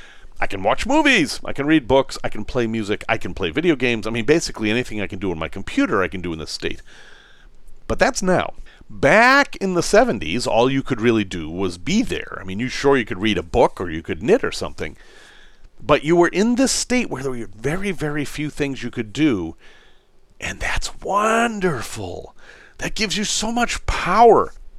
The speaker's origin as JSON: {"language": "English", "town": "Salem", "region": "Massachusetts", "country": "United States", "tie": "born or raised there", "said": "Growing up in Salem, Mass., just to confuse things, I loved history."}